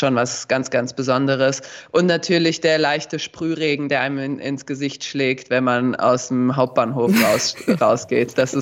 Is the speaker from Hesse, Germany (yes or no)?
yes; Darmstadt, Hesse, Germany; als Hessin und vor allem als Mittelhessin oder Südhessin, sage ich mal, Darmstadt, wir sind umgeben von Wald, viel Wald, wenig Wasser, also wir haben kein Meer